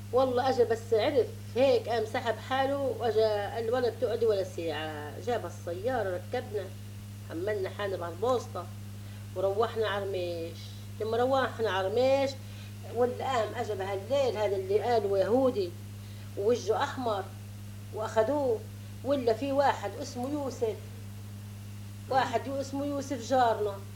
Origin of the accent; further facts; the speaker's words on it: Haifa, Haifa District, Israel; now in Lebanon; نحن فلسطينيين ونحن من حيف